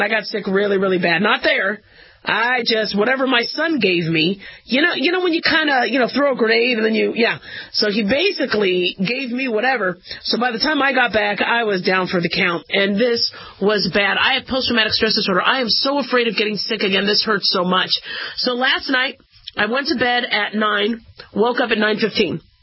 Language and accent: English; Las Vegas, Nevada, United States; And I'm expecting, because I'm from Vegas, I'm expecting somebody to complain or somebody to try to, you know, take cuts into the buffet line.